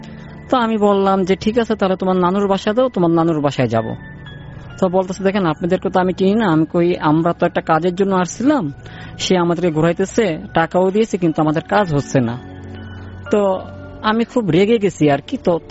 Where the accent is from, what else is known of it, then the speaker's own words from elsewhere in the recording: Madartek, Dhaka Division, Bangladesh; আমি বাগানবাড়ি থেকে আসছি, মাদারটেক বাগানবাড়ি।